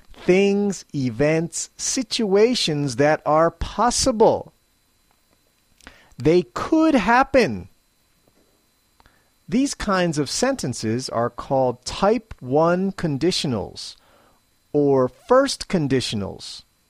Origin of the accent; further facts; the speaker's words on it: Philadelphia, Pennsylvania, United States; Back home in my hometown, Philadelphia, some of my happiest memories are of the times after a big snowstorm.